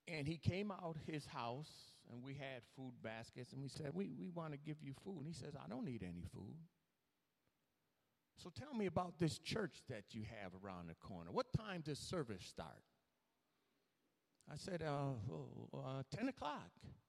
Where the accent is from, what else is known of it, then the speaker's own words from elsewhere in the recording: New York, United States; around not whether he's from North Carolina or I'm from New York, or he's white and I'm black, around the Passover lamb.